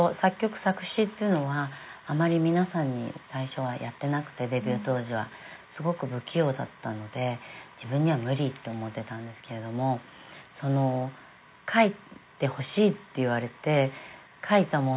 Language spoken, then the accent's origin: Japanese; Okazaki, Aichi, Japan; now in Chofu, Japan; 愛知県の岡崎市というところです、